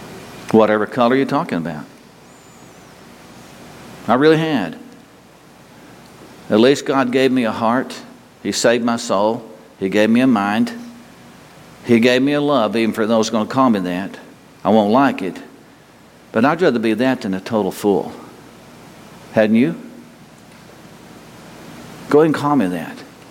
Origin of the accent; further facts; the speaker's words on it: Possum Kingdom, Texas, United States; where are you from? And I'd say, oh, up near Graham, Wichita Falls. Well, where exactly? Do you want to tell somebody that you were born and raised at Possum Kingdom?